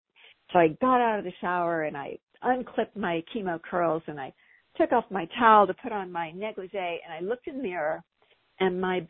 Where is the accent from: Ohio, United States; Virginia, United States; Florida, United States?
Ohio, United States; I grew up in Ohio, in the Midwest, and my parents were college professors